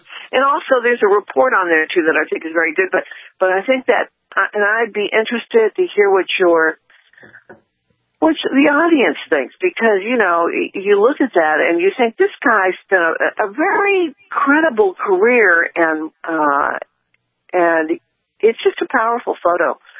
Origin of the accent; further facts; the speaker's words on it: San Antonio, Texas, United States; when I was out there in San Antonio, my hometown, people said